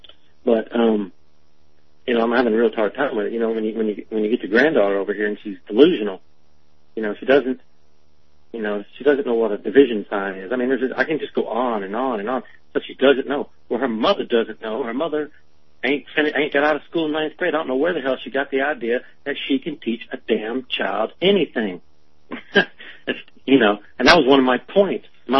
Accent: Alabama, United States; I grew up in Alabama stand, and in fifth grade I had a black friend

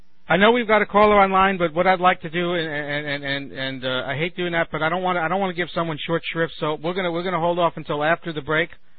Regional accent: Brooklyn, New York, United States; I grew up with it. I grew up in Brooklyn, where baseball was not so much of a sport as it was a religion.

